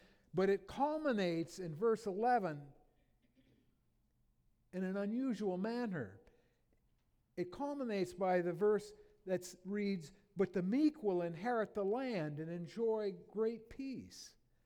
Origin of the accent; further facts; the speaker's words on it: Iowa, United States; moved away as an adult; now in Vancouver, Canada; Addie and I came from Iowa back in the mid-80s, 83 we actually came, and I went to school at Regent, the seminary in Vancouver.